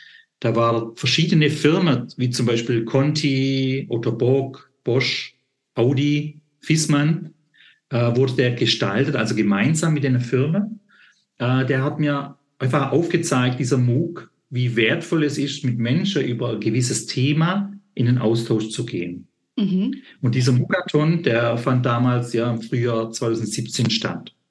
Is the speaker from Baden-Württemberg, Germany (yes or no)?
yes; Stuttgart, Baden-Württemberg, Germany; ich bin aus dem Raum Stuttgart